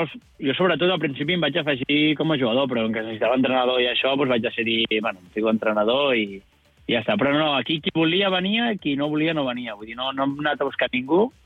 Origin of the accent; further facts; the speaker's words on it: Sant Sadurní, Catalonia, Spain; som tots de Sant Sadurní